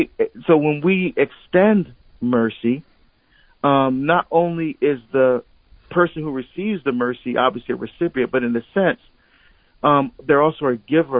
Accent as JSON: {"language": "English", "region": "New Jersey", "country": "United States", "tie": "born or raised there", "said": "I was making my way from Oregon back to Newark, because I grew up in Jersey, and that's where my dad died."}